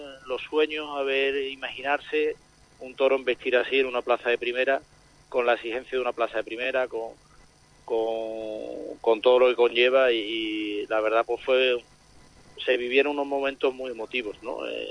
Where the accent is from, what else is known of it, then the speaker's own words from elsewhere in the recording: Huelva, Andalusia, Spain; en mi tierra es donde me he criado, soy de Huelva 100%